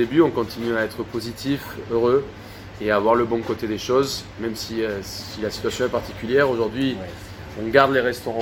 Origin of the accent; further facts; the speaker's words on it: Colombia; moved away as an adult; now in France; Alors, je suis né en Colombie. Je suis colombien, adopté par la France à 18 ans. Je quitte la Colombie pour venir faire la cuisine.